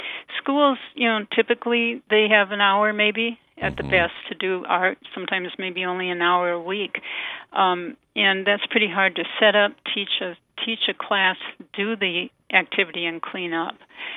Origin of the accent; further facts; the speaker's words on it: White Bear Lake, Minnesota, United States; also born or lived in Portland / Italy; Well, actually, I grew up in Minnesota, White Bear Lake, Minnesota. And after that, I attended the university there for a while in Minneapolis and moved to the West Coast, the East Coast, finished my schooling in Portland, Oregon, went to Italy to do some schooling.